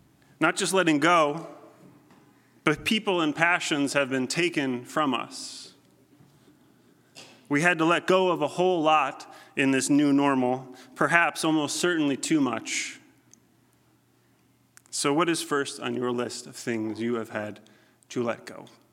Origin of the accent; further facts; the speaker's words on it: Chicago, Illinois, United States; And relative to my hometown of Chicago, culturally and socially, this was a desert.